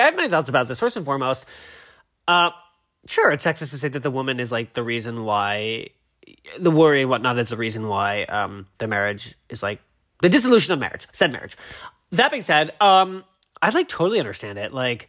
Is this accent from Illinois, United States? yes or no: no; Massachusetts, United States; I know Tom Brady played for the Patriots, and I'm from Massachusetts, so it's like, everybody was, like, supporting them